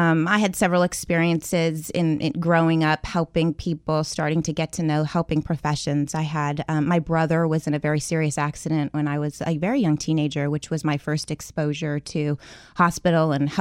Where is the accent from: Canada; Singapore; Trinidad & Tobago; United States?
United States; Alaska; now in Washington, D.C., United States; upbringing, which is of course so different from where I am now in Washington, D.C.